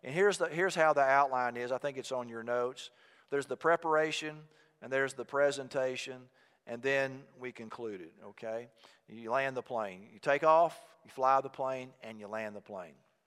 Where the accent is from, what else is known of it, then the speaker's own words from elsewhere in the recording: Texas, United States; Oh, well, I grew up in Texas. I said, I went to Baylor University.